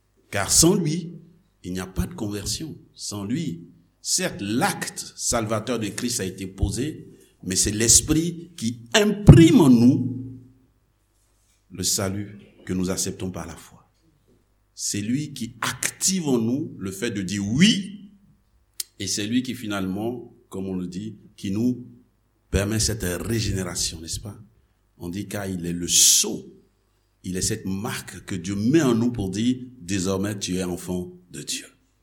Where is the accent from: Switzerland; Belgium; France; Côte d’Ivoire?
Côte d’Ivoire; en Yacouba de chez moi en Côte d'Ivoire